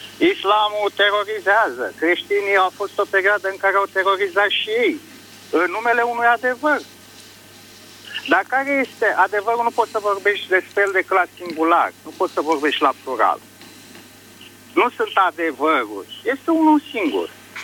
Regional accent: Bucharest, Romania; Sunt din București

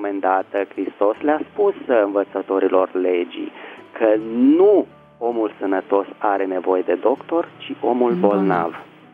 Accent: Bucharest, Romania; din București.

